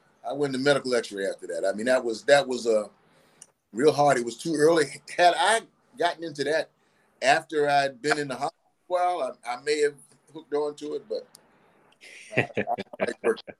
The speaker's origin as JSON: {"language": "English", "town": "Washington", "region": "District of Columbia", "country": "United States", "tie": "born or raised there", "said": "I'm from Washington, D.C. I grew up here. Grew up in northeast and southeast D.C."}